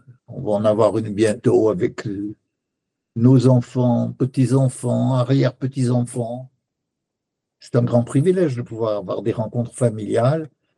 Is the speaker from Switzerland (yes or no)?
yes; Romandy, Switzerland; c'était une tradition chez nous, en Suisse romande.